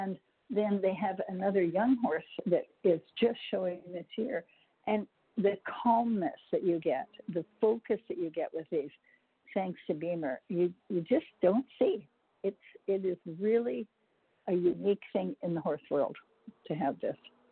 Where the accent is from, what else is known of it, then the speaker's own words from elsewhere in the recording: Canada; born there; I was born in Canada and my whole family lives there.